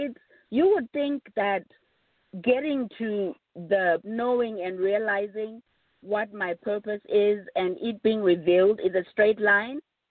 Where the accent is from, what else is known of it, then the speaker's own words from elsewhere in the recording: Zimbabwe; also born or lived in United States; And I've lived in America and, of course, was born and raised in Zimbabwe.